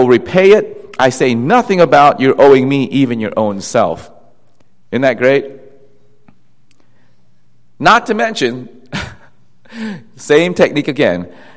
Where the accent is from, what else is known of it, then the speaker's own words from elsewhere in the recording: South Korea; not just in my home country of Korea